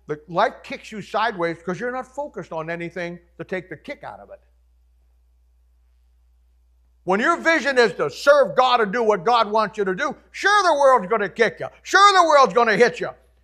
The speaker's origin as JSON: {"language": "English", "region": "Ohio", "country": "United States", "said": "I'm from Ohio. My dad was an avid hunter. I grew up with guns, hunting, all those things."}